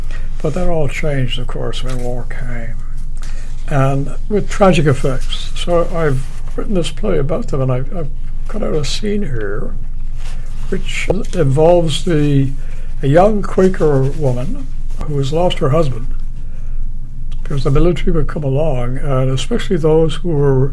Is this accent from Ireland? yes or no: yes; Ireland; Growing up in Ireland, it was kind of a natural thing